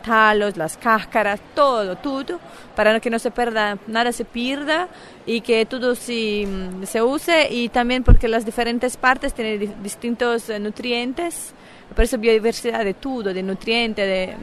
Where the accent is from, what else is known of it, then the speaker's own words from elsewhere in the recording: Brazil; Spanish is a second language; yo soy de Brasil, soy bióloga y gestora ambiental.